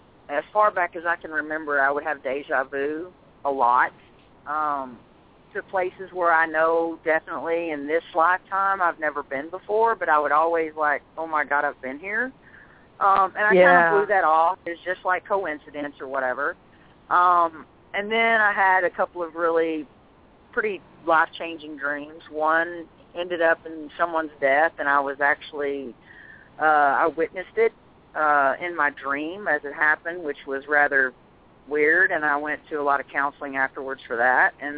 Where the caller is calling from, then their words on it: Dallas, Texas, United States; Actually, I'm in Dallas, and Chris is in New Orleans